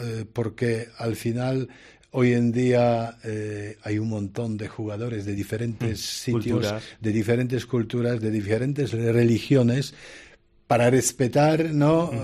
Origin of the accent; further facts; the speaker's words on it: Poland; Spanish is a second language; soy de Polonia, de un país católico